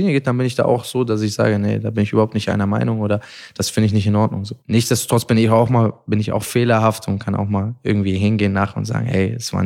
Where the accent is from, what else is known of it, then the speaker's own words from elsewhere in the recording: Mönchengladbach, North Rhine-Westphalia, Germany; ich bin ja in Gladbach groß geworden.